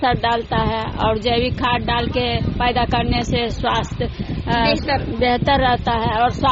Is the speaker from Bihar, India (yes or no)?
yes; Noorsarai, Bihar, India; मैं नूरसराय की रहने वाली हूँ।